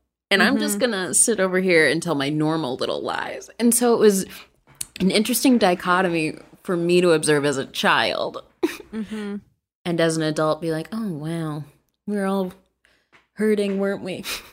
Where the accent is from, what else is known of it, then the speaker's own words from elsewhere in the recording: Washington, D.C. area, United States; Yeah, right outside of DC.